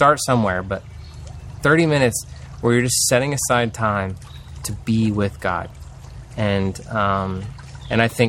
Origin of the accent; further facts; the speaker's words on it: Newark, Ohio, United States; I'm from Newark.